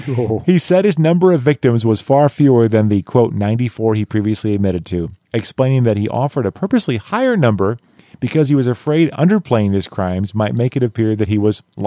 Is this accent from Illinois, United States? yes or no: no; Iowa, United States; Oh, here's one from my home state, Waterloo, Iowa.